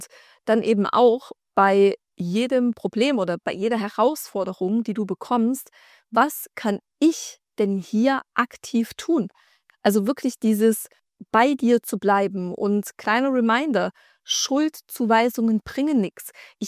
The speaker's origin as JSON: {"language": "German", "region": "East Germany", "country": "Germany", "tie": "born or raised there", "said": "ich komme aus einem Dorf, aus dem Osten, ja, also das hört sich jetzt so dramatisch an, aber irgendwie, ich bin in so einem Mini-Dorf groß geworden, ja, wo die Bürgersteige, keine Ahnung, 18 Uhr hochgeklappt werden."}